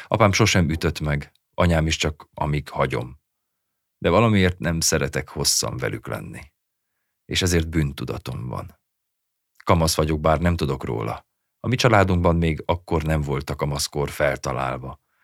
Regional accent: Chișineu-Criș, Arad County, Romania; Nyárádszereda egy hajdani mezőváros, ami sokban hasonlít Kisjenőre, ahol felnőttem.

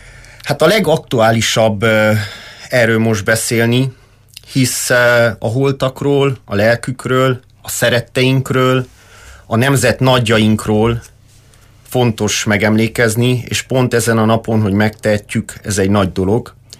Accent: Târgu Mureș, Mureș County, Romania; Az én történetem itt kezdődik, Marosvásárhelyen. Itt születtem 1988-ban. A Kövesdombon végeztem az iskolát, a liceumot, majd a sportliceumba kerültem

